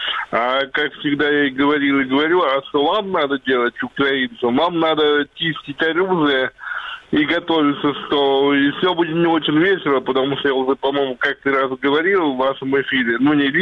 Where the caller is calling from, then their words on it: Moscow, Russia; Я звоню из Москвы, как вы понимаете.